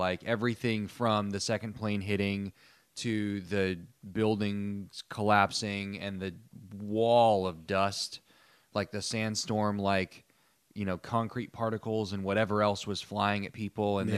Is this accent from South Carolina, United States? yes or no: no; Indiana, United States; Well, as I've mentioned before, I'm from the Midwest, I'm from Indiana, so I was in the same time zone